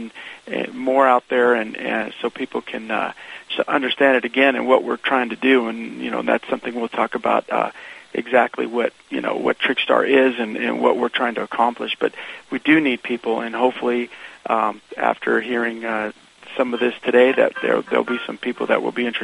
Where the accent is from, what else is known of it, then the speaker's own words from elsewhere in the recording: Nevada, United States; I'm from Nevada.